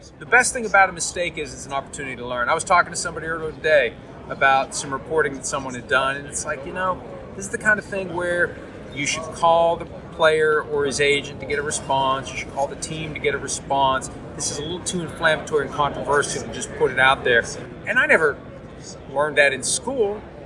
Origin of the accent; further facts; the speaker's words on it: Pittsburgh, Pennsylvania, United States; I grew up near Pittsburgh. The neighborhood we lived in, we were the only house that was getting that game that day.